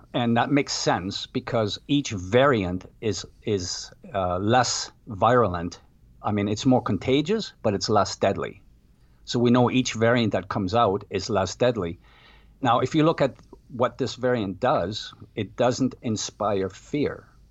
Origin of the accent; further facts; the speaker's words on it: Canada; I'm from Canada, and this is an embarrassing situation down here.